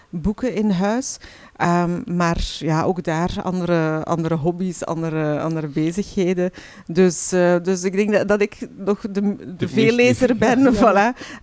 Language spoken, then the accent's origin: Dutch; Temse, East Flanders, Belgium; ik ben zelf van Temse, dus ik ben ook van het Waasland.